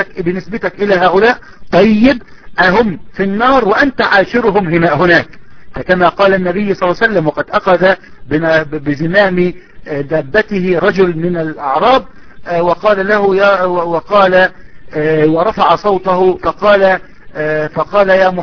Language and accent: Arabic; Egypt; فكمثلا عندنا في مصر بعض السفهاء ينسبون أنفسهم إلى الفراعين